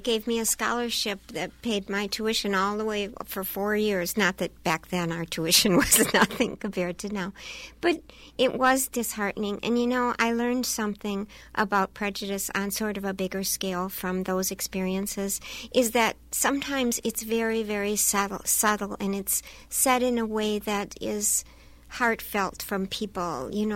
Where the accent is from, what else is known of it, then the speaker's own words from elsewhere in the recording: Madison, Wisconsin, United States; then I grew up really in Madison, graduated from La Follette High School in Madison and went on to college there.